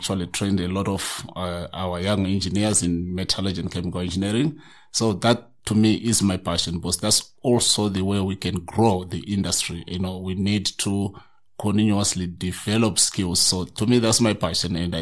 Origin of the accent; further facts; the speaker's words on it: Shurugwe, Midlands, Zimbabwe; born there; also born or lived in Mfuma / Kwekwe; I was born in Shurugwe in Zimbabwe. And for those who don't know, Shurugwe is a mining town.